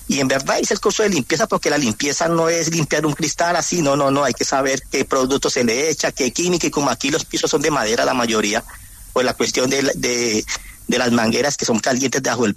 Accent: Cali, Valle del Cauca, Colombia; born there; Yo nací en Cali, en el barrio Las Ceibas, ahí al ladito, ahí San Marino, ahí nací yo.

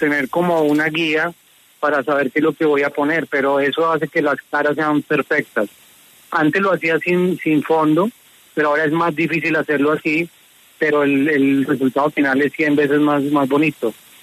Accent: Medellín, Antioquia, Colombia; also born or lived in Bogotá; En Bogotá, Julio, pero de Medellín.

